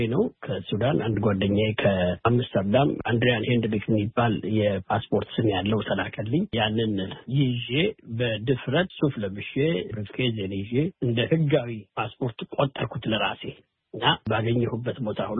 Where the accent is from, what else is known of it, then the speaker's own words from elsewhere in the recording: Addis Ababa, Ethiopia; ዋሬና ካዛንቺስ ነው ተወልጄ ያደግኩት እና እድገቴና ትምህርቴም ካዛንቺስ ነው። ሃይስኩልም ኤሌመንተሪም ምኑንም የተማርኩትም ካዛንቺስ ነው።